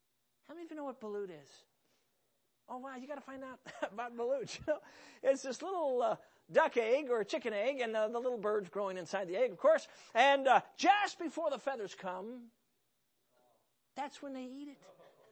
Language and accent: English; Chicago, Illinois, United States; Now, I grew up in Chicago.